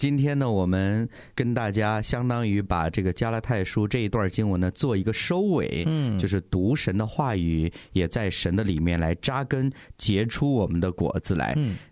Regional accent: North China, China; 我小的时候就是因为生活在北方，很喜欢吃馒头的。那我们老家那种馒头呢，

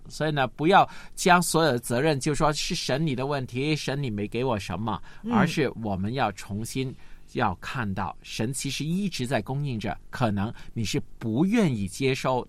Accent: Guangdong, China; 我们广东人有一句叫马死落地行

